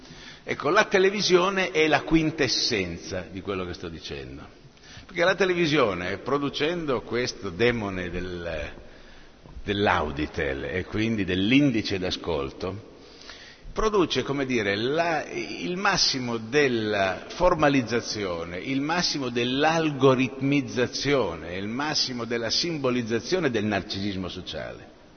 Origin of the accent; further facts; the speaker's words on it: Rimini, Emilia-Romagna, Italy; io sono riminese di origine e amo Rimini